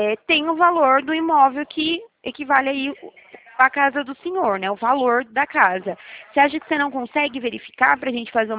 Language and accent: Portuguese; Araras, São Paulo, Brazil; Eu sou daqui de Araras mesmo.